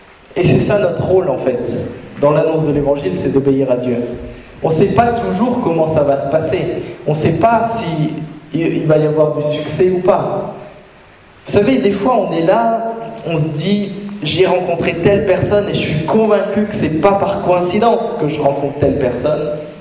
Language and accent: French; Rennes, Brittany, France; moi je viens de Rennes.